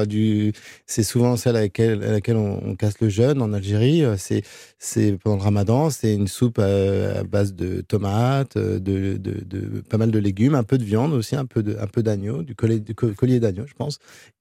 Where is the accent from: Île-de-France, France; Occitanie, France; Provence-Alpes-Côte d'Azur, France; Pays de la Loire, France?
Île-de-France, France; Noisy-le-Grand; je venais de Noisy-le-Grand, qui était une ville nouvelle. À l'époque, c'était très bien d'habiter en banlieue, dans les villes nouvelles.